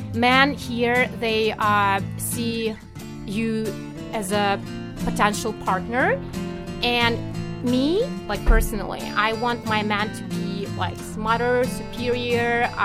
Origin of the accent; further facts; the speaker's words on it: Belarus; Yeah, subconsciously, yes. I'm from Belarus.